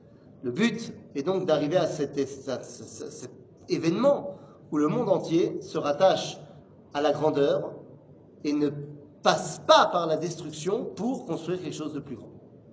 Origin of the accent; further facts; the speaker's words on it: Israel; moi j'ai pas honte de dire que je viens d'Israël quand je me balade en France-Laharetz.